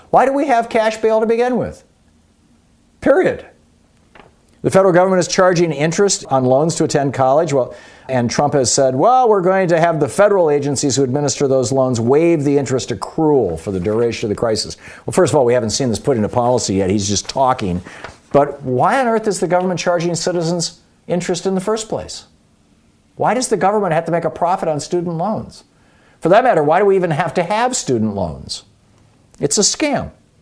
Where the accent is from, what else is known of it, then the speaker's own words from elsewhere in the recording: Lansing, Michigan, United States; I told you, when I grew up in Lansing, Michigan, one of the three hospitals in town, St. Lawrence was run by the Catholics